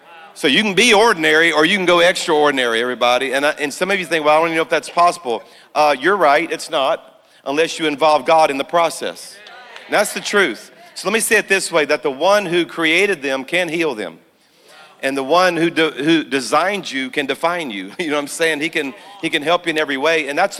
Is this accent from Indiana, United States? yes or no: no; Louisiana, United States; I am a Cajun from South Louisiana, so our church is in Birmingham, but y'all, I'm a Cajun.